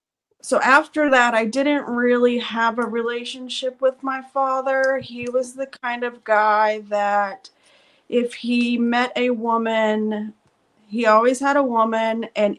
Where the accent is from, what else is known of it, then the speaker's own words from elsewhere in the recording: Hillbilly, West Virginia, United States; born there; Going back, I was born in Hillbilly, West Virginia, you know, and when I say hillbilly, I'm not just saying that. We had outhouses